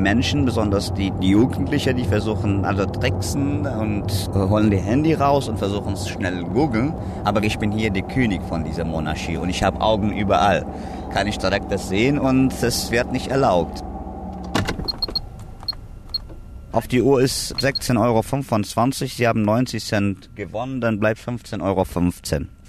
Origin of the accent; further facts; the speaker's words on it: Iraq; German is a second language; now in Germany; Ich bin ursprünglich Kurde aus dem Irak. Ich bin seit 98 hier in Deutschland. Ich habe 2 Kinder. Ich habe in meiner Heimat Sport studiert.